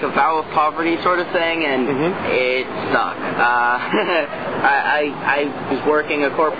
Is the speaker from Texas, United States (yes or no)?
yes; Texas, United States; I grew up in Texas.